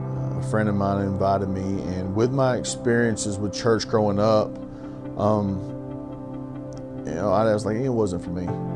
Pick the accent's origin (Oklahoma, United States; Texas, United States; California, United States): Texas, United States; Big Sandy; I'm 32 years old, born and raised in Big Sandy, Texas. I have three children, one boy and two girls. Growing up in East Texas, a lot of the normal stuff that kids do, hunting, fishing, my true love of sports.